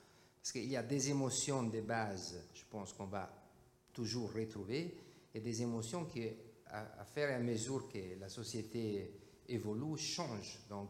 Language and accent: French; Florence, Tuscany, Italy; French is a second language; Moi, je viens de Florence